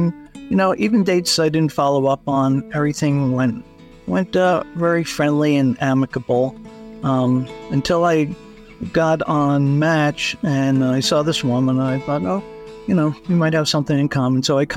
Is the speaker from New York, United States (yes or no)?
no; Colorado, United States; I'm from Colorado.